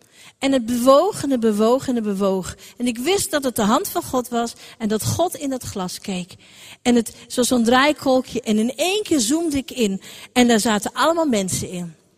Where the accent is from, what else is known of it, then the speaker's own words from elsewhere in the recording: Gelderland, Netherlands; Bij ons in de Achterhoek zeggen we, om elkaar te zegenen, zeggen we wel eens gewoon: goed gewoon.